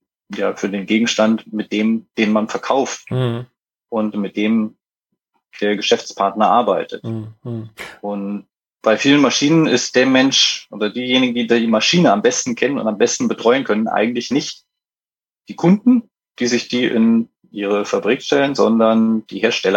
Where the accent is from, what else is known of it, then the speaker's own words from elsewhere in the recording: Germany; now in Vienna, Austria; Ich bin ursprünglich aus Deutschland, wohne mittlerweile in Wien